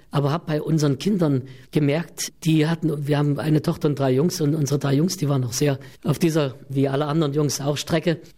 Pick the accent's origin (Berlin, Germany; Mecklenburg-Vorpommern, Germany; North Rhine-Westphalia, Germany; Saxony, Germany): Saxony, Germany; Leipzig; born there; Und da bin ich hier in Leipzig in einer Klinik geboren